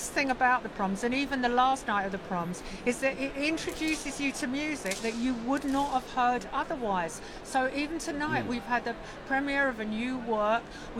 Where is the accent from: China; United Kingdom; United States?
United Kingdom; Fulham, London; Because I grew up in Fulham down the road